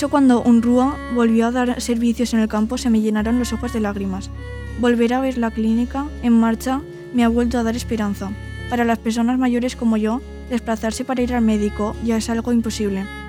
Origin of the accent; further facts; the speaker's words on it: Palestine; moved away; Pero yo no quería irme. Me negaba a mudarme de nuevo, a menos que fuera de regreso a mi tierra natal. Moriré aquí o en Palestina. Vivo con mis recuerdos, soy demasiado mayor para mirar al futuro.